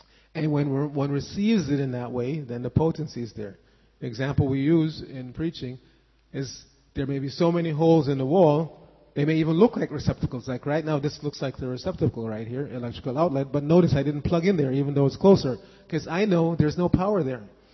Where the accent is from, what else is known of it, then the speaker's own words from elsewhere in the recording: New York City, New York, United States; I grew up in New York City and we there were so many esoteric bookstores